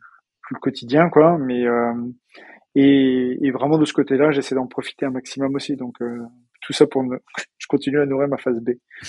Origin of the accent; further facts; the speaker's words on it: Paris, Île-de-France, France; j'ai la chance d'habiter à Paris, Je suis né à Paris et j'ai grandi et j'ai fait mes études ici